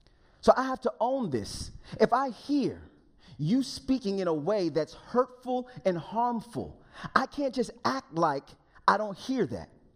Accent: Englewood, New Jersey, United States; And then I'm from the Northeast, so the armpit of the United States, just right outside of New York City, a town called Englewood.

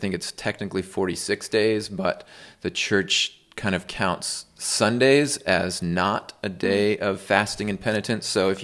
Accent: Arizona, United States; moved away as an adult; also born or lived in Los Angeles; No, I grew up in Arizona. I was born in LA area.

